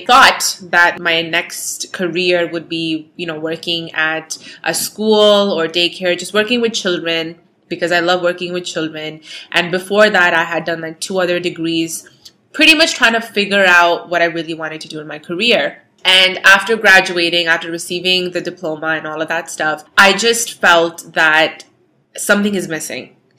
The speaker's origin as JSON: {"language": "English", "town": "Toronto", "region": "Ontario", "country": "Canada", "said": "I am a girl from Toronto who is 29 years old"}